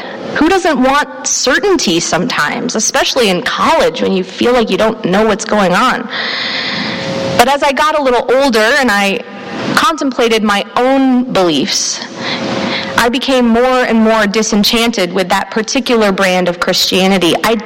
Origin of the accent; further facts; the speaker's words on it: Texas, United States; since I grew up in Texas, those churches were more often than not Southern Baptist.